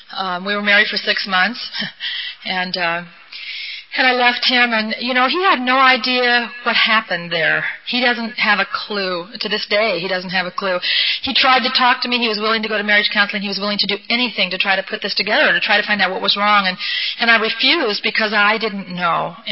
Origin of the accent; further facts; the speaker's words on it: Newport Beach, California, United States; I grew up in Newport Beach